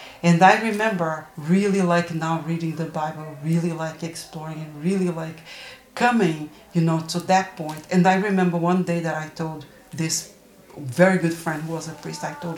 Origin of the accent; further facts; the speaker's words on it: Brazil; moved away as an adult; now in United States; I am Brazilian. I grew up in Brazil, and I came to the U.S. I was 24 years old, so over 30 years ago. I'm 61 right now.